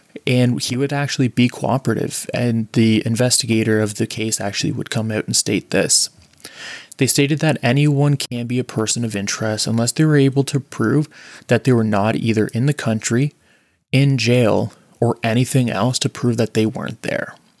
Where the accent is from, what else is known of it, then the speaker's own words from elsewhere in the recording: Orangeville, Ontario, Canada; living and growing up near Orangeville, we did not hear a lot of good things about the Orangeville police.